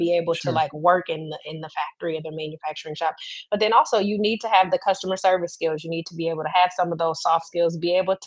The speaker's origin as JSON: {"language": "English", "town": "Muskegon", "region": "Michigan", "country": "United States", "tie": "born or raised there", "said": "And even myself growing up in Muskegon, I knew probably half of the things that happen in Muskegon, right?"}